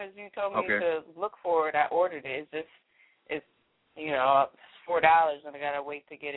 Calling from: Maryland, United States; I'm calling from Maryland.

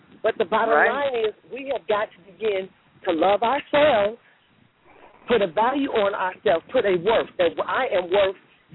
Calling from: Chicago, Illinois, United States; I'm calling from Chicago.

